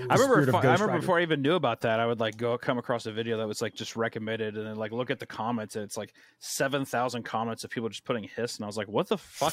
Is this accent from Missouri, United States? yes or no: yes; Missouri, United States; born there; now in Texas, United States; I was born in Missouri.